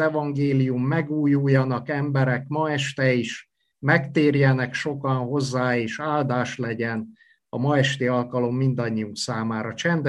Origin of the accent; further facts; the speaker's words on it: Izvoru Crișului, Cluj County, Romania; Körösfő, a szülőfalunk